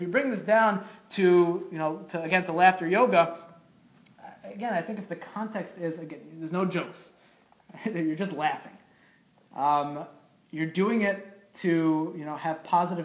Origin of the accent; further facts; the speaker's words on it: Brooklyn, New York, United States; Rabbi Brown, who had a shul down the block from my house where I grew up in Brooklyn.